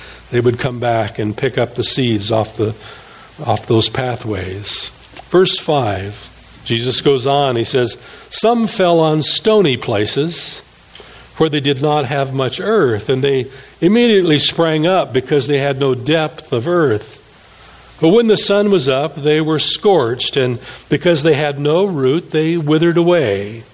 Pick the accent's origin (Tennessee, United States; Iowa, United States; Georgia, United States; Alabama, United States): Iowa, United States; I'm from Iowa, excuse me.